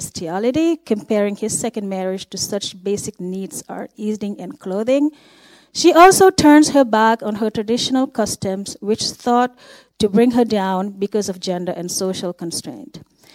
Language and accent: English; Senegal; even at the time when I went to school, because I'm from Senegal too.